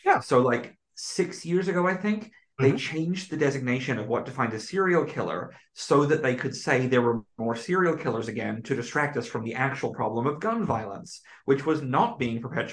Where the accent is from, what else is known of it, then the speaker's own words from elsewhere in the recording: New Zealand; because I'm from New Zealand